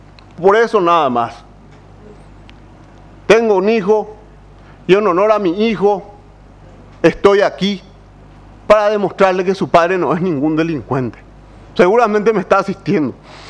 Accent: Alto Paraná, Paraguay; Dicen que di protección, yo soy del Alto Paraná, allá otra familia maneja el poder

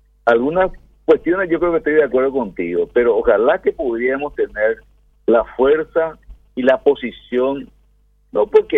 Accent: Paraguay; somos paraguayos y entre paraguayos

